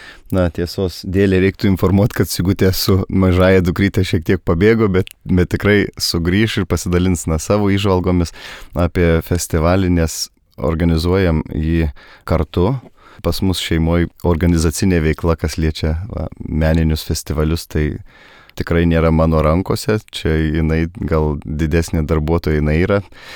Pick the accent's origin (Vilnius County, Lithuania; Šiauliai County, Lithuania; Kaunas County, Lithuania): Kaunas County, Lithuania; Kėdainiai; tik tai mes iš Kėdainių krašto, ne iš vidurio Lietuvos abu kilimo